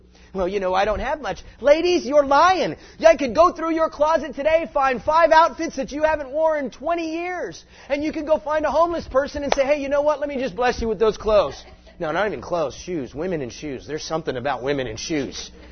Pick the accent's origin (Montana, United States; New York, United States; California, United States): California, United States; I don't know about you. I'm from California.